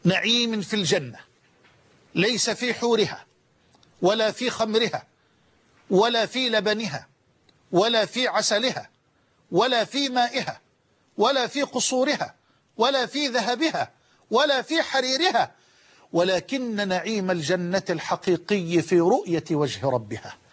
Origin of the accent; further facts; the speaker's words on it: Egypt; يمكن حتى مش لاقي عجلة عندنا في مصر